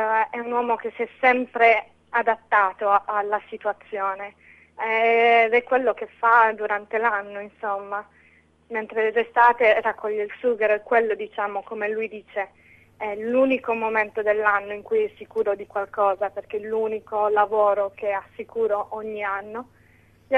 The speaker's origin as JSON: {"language": "Italian", "region": "Sardinia", "country": "Italy", "also_born_or_lived": "London, United Kingdom", "said": "volevo in qualche modo raccontare la mia terra, specialmente dal punto di vista appunto lavorativo, in quanto comunque la vita in Sardegna è molto diversa rispetto a quella che vedevo a Londra"}